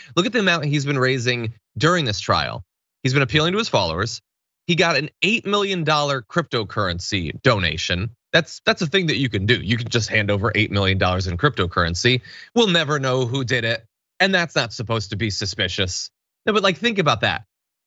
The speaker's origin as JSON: {"language": "English", "region": "Connecticut", "country": "United States", "said": "I'm from Connecticut, so it burned into my memory."}